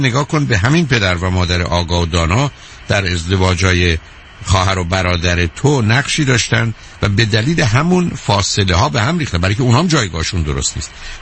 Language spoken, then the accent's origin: Persian; Iran; من و تو در ایران بزرگ شدیم، فارسی بلدی، ژاپنی یا روسی بلد نیستی